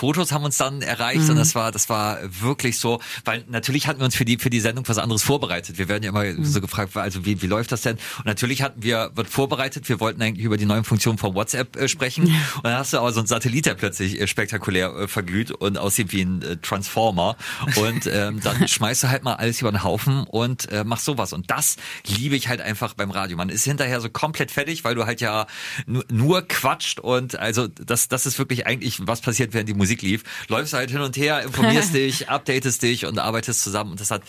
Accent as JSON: {"language": "German", "town": "Beverstedt", "region": "Lower Saxony", "country": "Germany", "tie": "born or raised there", "said": "aus Beverstedt im Landkreis Cuxhaven. Das ist meine alte Heimat."}